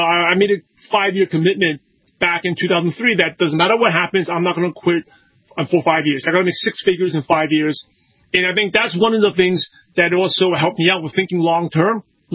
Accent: Brooklyn, New York, United States; You know, I'm from Brooklyn, New York. I guess people who are from the Northeast are more skeptical

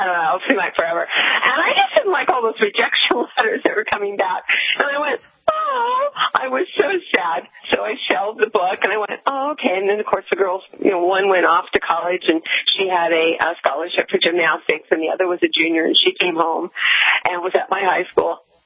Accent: Grass Valley, California, United States; she had lived in my hometown up north in Grass Valley for a number of years after I had left

